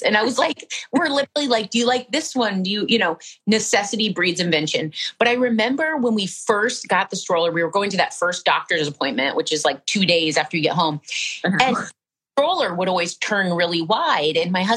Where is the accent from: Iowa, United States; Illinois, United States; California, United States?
Iowa, United States; I'm from Iowa and all my friends had their babies at 24 and 25.